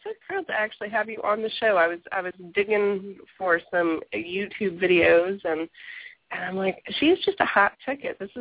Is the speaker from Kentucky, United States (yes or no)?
yes; Kentucky, United States; But I grew up in Kentucky, like I grew up in the South